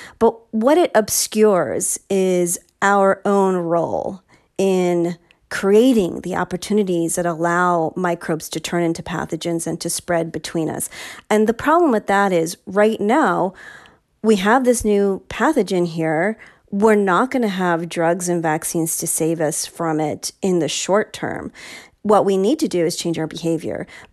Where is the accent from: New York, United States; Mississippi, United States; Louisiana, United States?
New York, United States; New York City; born there; I'm from New York City. That's where I was born.